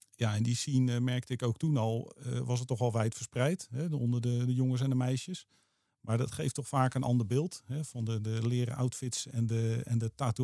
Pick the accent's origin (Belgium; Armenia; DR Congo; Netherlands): Netherlands; Delft, South Holland; also born or lived in Den Hoorn; Dus vlakbij Delft. Dorpje Den Hoorn. Nog kleiner gaan we. Daar ben ik eigenlijk geboren, dus gemeente Schipluiden. Dus ja, ik ben eigenlijk helemaal opgegroeid in Delft en georiënteerd op Den Haag, Rotterdam.